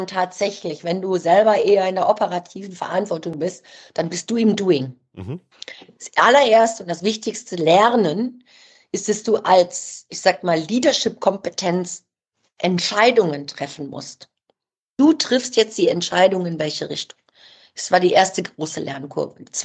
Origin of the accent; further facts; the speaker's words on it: Düsseldorf, North Rhine-Westphalia, Germany; Und das Witzige war dann, ich bin nach Düsseldorf zurück, in meine Heimatstadt.